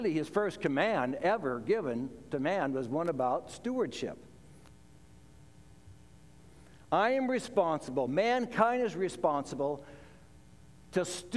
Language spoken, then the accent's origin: English; Sumner, Washington, United States; I grew up in Sumner. On certain days when we were going to school in Sumner, we could smell the pulp mill in Tacoma.